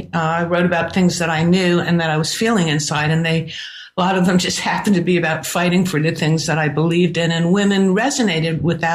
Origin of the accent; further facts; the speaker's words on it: New York, United States; I listened to Broadway music because I grew up in New York and we would go see plays and musicals.